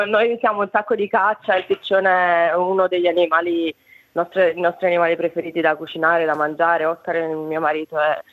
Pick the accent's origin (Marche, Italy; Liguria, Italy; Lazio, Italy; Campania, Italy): Campania, Italy; Naples; moved away; quando ero abbastanza giovane, me ne sono andata da Napoli, ho tralasciato un bel po' la cucina napoletana.